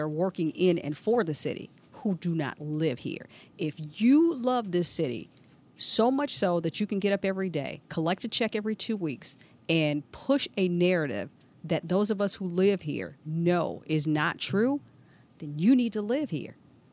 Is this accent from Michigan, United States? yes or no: yes; Detroit, Michigan, United States; And I said, sir, I said, I was from Detroit.